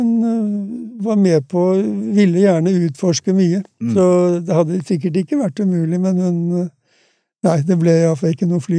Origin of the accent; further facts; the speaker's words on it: Grimstad, Agder, Norway; jeg jo født og oppvokst i Grimstad.